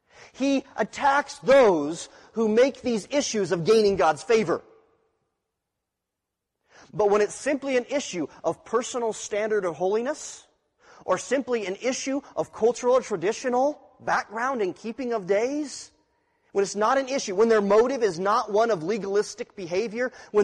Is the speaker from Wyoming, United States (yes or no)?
yes; Wyoming, United States; I have a certain way of thinking that comes from being born and raised in Wyoming.